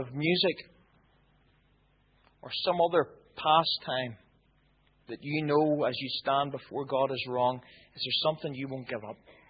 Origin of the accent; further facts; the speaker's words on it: Northern Ireland, United Kingdom; as a Protestant growing up in Northern Ireland